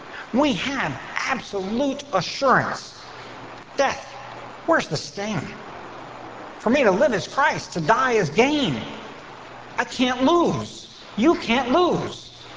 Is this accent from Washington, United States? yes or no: no; Baltimore, Maryland, United States; I can say that. I'm from Baltimore. We're going down the ocean tomorrow.